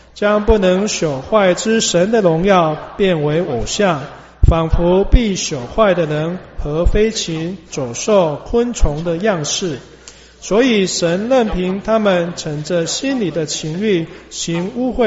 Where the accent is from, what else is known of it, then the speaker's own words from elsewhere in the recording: China; 我们中国人说三字经是人之初性本善哦。